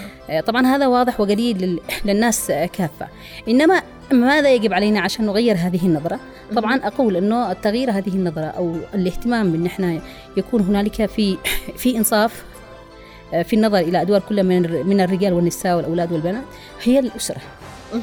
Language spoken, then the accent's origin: Arabic; Yemen; سواء كنا نحن في في في في بلدنا اليمن